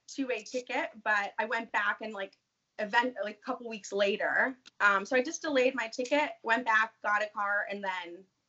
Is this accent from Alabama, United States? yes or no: no; Florida, United States; Y'all, I love my home state, Florida.